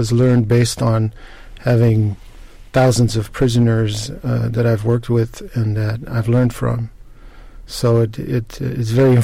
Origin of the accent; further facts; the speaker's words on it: Netherlands; One is I grew up in Holland